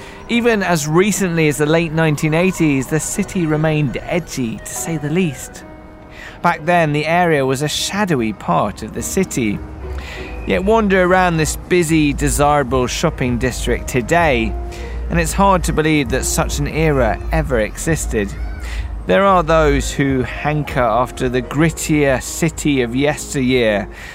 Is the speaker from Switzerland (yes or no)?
no; United Kingdom; now in New York, United States; As a Brit, I am an outsider, sure